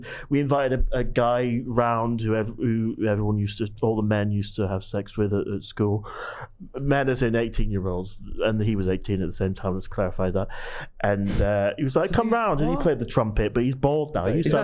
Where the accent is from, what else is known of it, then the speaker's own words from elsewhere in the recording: Manchester, North West England, United Kingdom; Well, I'm from Manchester and I went to boarding school in Manchester.